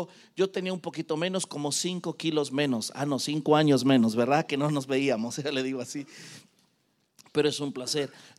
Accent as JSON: {"language": "Spanish", "country": "Mexico", "said": "Nosotros somos de México."}